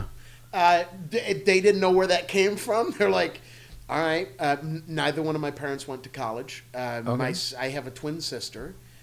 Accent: Illinois, United States; So I grew up in Illinois, and in Illinois, in order to graduate from eighth grade, you had to pass a test on the U.S. Constitution.

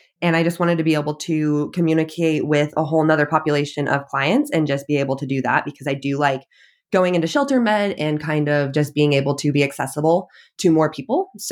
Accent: Escondido, California, United States; I grew up in Southern California, so Escondido, basically San Diego area, and then have kind of migrated up through California through my educational journey.

